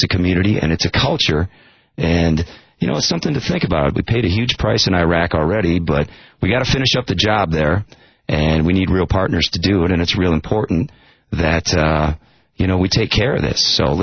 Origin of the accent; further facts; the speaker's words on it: Detroit, Michigan, United States; also born or lived in Toledo, Ohio; basically I come up from Toledo, Ohio. My bread and butter is down in that radio market, although I am born and bred in Detroit City.